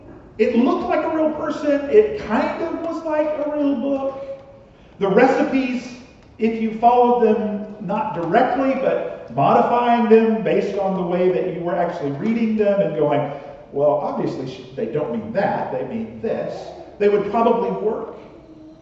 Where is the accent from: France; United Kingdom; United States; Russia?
United States; now in Australia; I'm American.